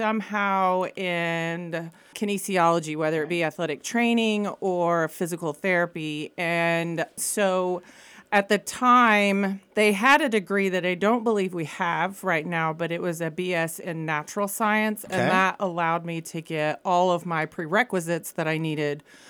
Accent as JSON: {"language": "English", "town": "Altus", "region": "Oklahoma", "country": "United States", "tie": "born or raised there", "said": "Well, I am a Southwest Oklahoma kid, born and raised in Altus. I am a proud Bulldog."}